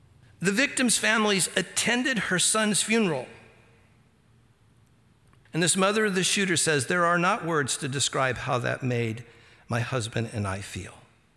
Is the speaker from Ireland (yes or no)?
no; Santa Ana, California, United States; Or I grew up in Santa Ana, California, where there were Hispanic gangs everywhere.